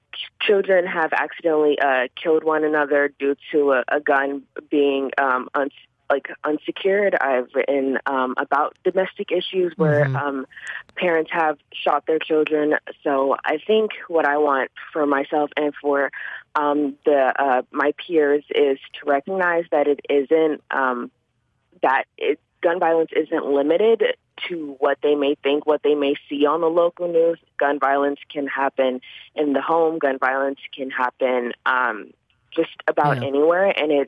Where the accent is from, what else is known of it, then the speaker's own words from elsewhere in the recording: Detroit, Michigan, United States; because growing up in Detroit, I'd seen gun violence as only drive-by shootings